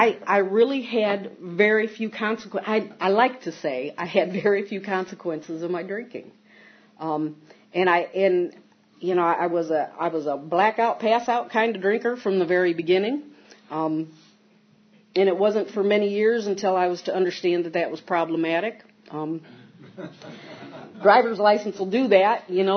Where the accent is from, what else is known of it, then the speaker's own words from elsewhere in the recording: Toledo, Ohio, United States; I grew up around Toledo, Ohio, and I got married, and I got married right out of high school